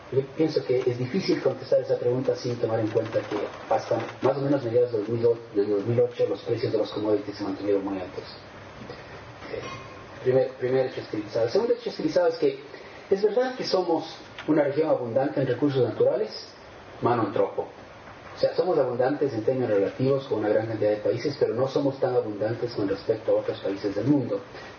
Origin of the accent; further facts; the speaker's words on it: Ecuador; Yo vengo del Ecuador y dividimos la historia de nuestro país en la época del cacao, en la época del banano, en la época del petróleo.